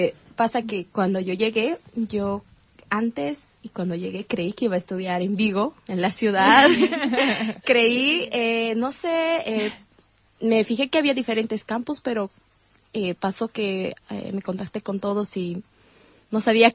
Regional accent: Bolivia; now in Pontevedra, Spain; Bueno, en Bolivia, en mi país, la carrera no es tan comunicación audiovisual.

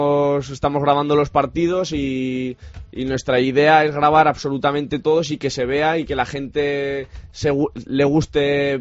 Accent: Zaragoza, Aragon, Spain; now in Salamanca, Spain; yo soy de Zaragoza y en el fútbol indoor ahí está triunfando bastante.

